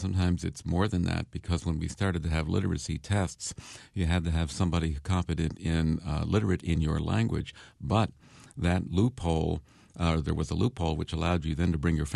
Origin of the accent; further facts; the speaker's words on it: New York, United States; When I was a kid growing up in the New York area, we never said laundry.